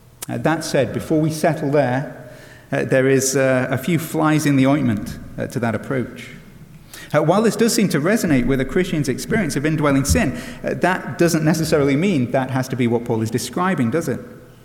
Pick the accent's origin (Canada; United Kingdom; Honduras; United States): United Kingdom; England; I've got to say, as an Englishman, that appeals to me